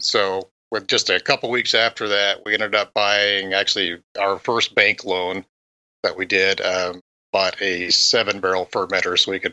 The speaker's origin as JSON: {"language": "English", "town": "Wichita", "region": "Kansas", "country": "United States", "said": "Of course, I'm originally from Wichita."}